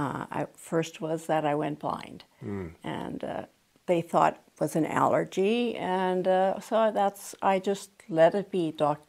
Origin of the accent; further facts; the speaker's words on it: Abbotsford, British Columbia, Canada; born there; My parents were the first couple married here, and I was born right in South Abbotsford.